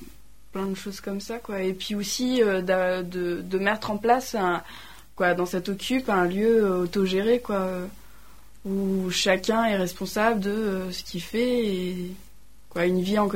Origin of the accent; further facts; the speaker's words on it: Grenoble, Auvergne-Rhône-Alpes, France; born there; je suis née à Grenoble, mais ça faisait depuis 5 ans que j'étais partie de Grenoble